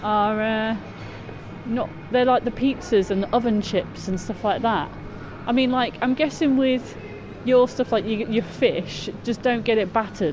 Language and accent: English; Coventry, West Midlands, United Kingdom; I mean, I know I'm from Coventry, but I've never heard of a peacock duck.